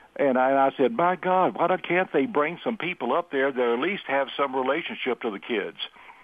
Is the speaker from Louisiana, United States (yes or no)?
no; Texas, United States; I just want to say I'm 72 years old. I'm a gay man. I was raised in East Texas.